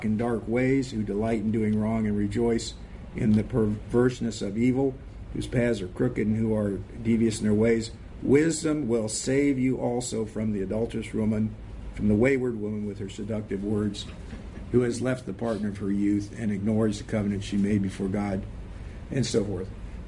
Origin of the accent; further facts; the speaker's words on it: Tacoma, Washington, United States; born there; I was born in Tacoma, Washington, and out in the Pacific area, northwest there.